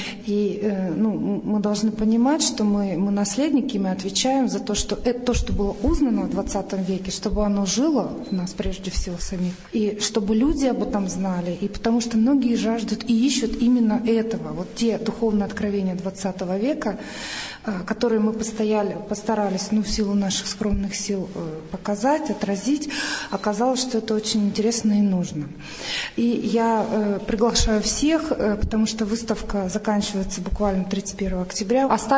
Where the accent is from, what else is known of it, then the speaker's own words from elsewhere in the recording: Yekaterinburg, Sverdlovsk Oblast, Russia; теперь вот, собственно, в родном городе выставляемся, в Екатеринбурге